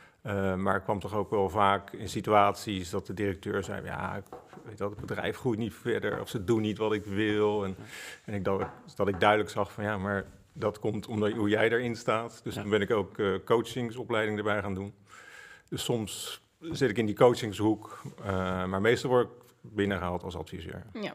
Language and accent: Dutch; Leiden, South Holland, Netherlands; now in Voorschoten, Netherlands; Ik ben geboren getogen in Leiden. Ik moet eerlijk bekennen dat ik nu niet meer in Leiden woon, maar Voorschoten. Maar ik voel me nog steeds enorm Leidenaar. Mijn werkgebied is hier in de buurt. Ik ben ondertussen 54 jaar.